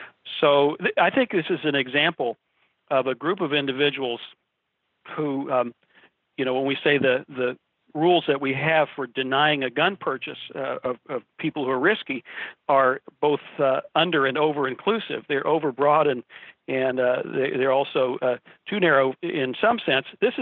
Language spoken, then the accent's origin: English; Chapel Hill, North Carolina, United States; who was a very angry man in my hometown in Chapel Hill, North Carolina